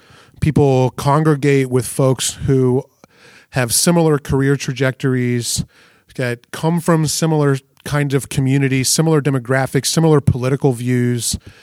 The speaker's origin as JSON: {"language": "English", "region": "South Carolina", "country": "United States", "said": "I'm from South Carolina."}